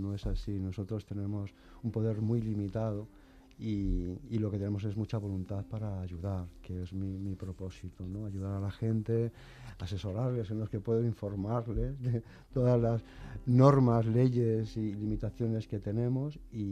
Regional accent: Madrid, Community of Madrid, Spain; De Madrid, soy del Foro, nací en la calle de la Fe número 1, en una guardilla, en la plaza de Lavapiés, hijo de la portera, doña Concha.

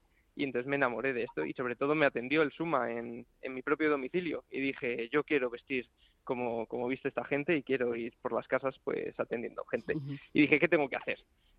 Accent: Madrid, Community of Madrid, Spain; born there; yo siempre digo que soy de Ponferrada, nací en Madrid, pero mis padres y abuelos son de Ponferrada, de León, y estoy súper orgulloso de tener sangre de allí.

